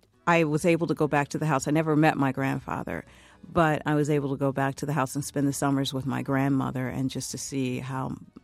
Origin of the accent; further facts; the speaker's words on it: Detroit, Michigan, United States; Pretty different than growing up in Detroit.